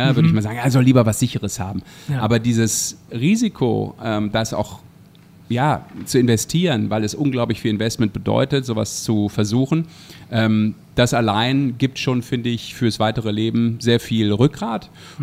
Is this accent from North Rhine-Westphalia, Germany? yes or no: yes; Düsseldorf, North Rhine-Westphalia, Germany; sagt mir als Düsseldorfer Jung, der ich ja bin, natürlich was